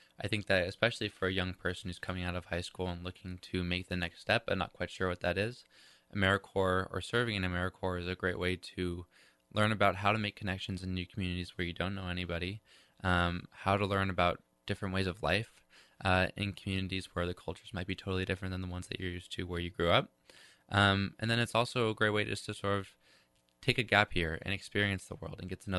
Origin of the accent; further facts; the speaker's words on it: Palo Alto, California, United States; moved away as an adult; So I grew up in the Bay Area, in Palo Alto in particular, and I moved to Washington when I went to school, to university. And so I went to University of Puget Sound, just across the water in Tacoma